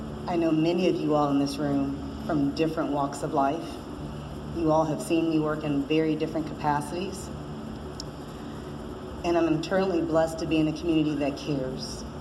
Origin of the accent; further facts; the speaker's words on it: Midwest, United States; When I came to this community, it was very strange for me. I came from the Midwest.